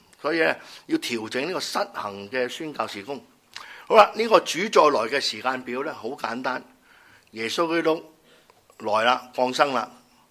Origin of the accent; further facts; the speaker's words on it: Guangdong, China; 我哋广东人咧有一句说话，唔理三七廿一